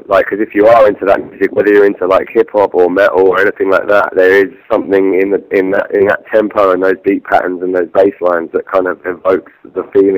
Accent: London, United Kingdom; I'm from London, born and bred. Spent a few years living in, you know, various places. London's where I'm from, and it's where I'm going to continue to be from for the foreseeable future.

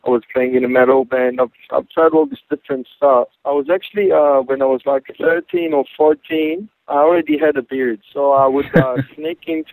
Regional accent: Tel Aviv, Tel Aviv District, Israel; moved away as an adult; That's correct, in Tel Aviv.

